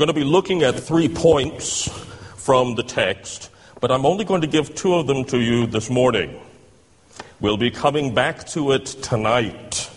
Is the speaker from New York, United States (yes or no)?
no; Tennessee, United States; And of course, as you know, I come from the United States, from Tennessee, originally, and so there's some question as to whether I'm speaking English as well.